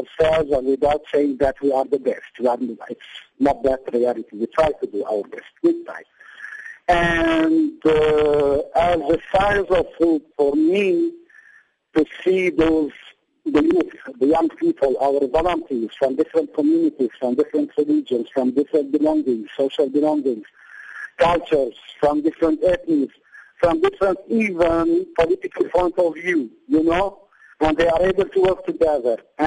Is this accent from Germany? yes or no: no; Aleppo, Aleppo Governorate, Syria; now in Damascus, Syria; I'm originally from Aleppo, but I'm based in Damascus